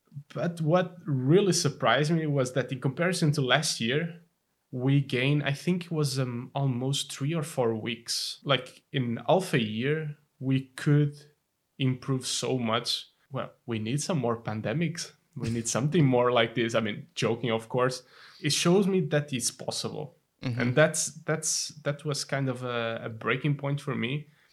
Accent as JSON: {"language": "English", "country": "Portugal", "second_language": "English", "moved": "as an adult", "lives_now": "Belgium", "said": "So yeah, I come from Portugal. I'm 30 years old. But the reason that brought me like to Belgium was like purely accidentally, just as an engineer, road designer."}